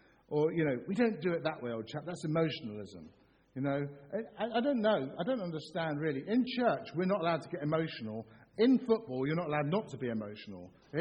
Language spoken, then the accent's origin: English; England, United Kingdom; because I know that we're English. Most of us are English.